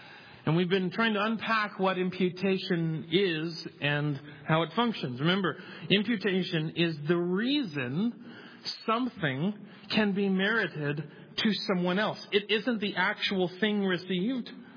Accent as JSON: {"language": "English", "town": "Mobile", "region": "Alabama", "country": "United States", "tie": "born there", "also_born_or_lived": "Nebraska / Alaska / Ohio", "said": "We were military. I was born here in Mobile, but we were military, Air Force, and we went from Nebraska to Alaska to Ohio in about seven or eight years."}